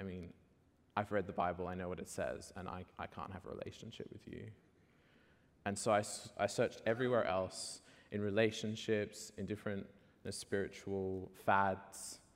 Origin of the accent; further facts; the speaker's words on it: Sydney, New South Wales, Australia; I grew up in Sydney, Australia